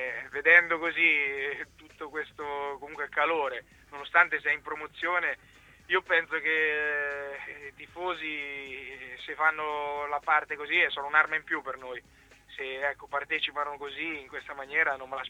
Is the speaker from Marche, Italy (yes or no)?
yes; Ancona, Marche, Italy; sono d'Ancona